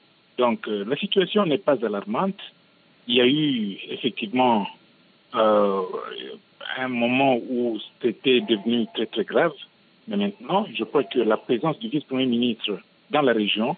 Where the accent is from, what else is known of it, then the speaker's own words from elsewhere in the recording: DR Congo; Ben, écoutez, moi, je suis congolais.